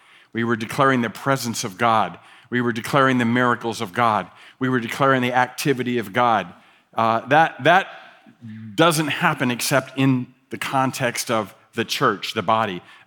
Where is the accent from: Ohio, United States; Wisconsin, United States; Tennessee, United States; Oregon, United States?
Ohio, United States; I grew up in Ohio, central western Ohio, a very agricultural area there in the Midwest. And for some of our years, we lived in the country, and other years, we lived in town.